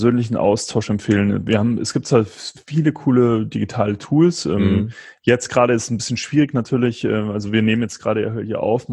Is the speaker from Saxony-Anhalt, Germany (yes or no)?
no; Rosenheim, Bavaria, Germany; Aber ich komme aus Rosenheim eigentlich. Das ist so eine mittelgroße Stadt.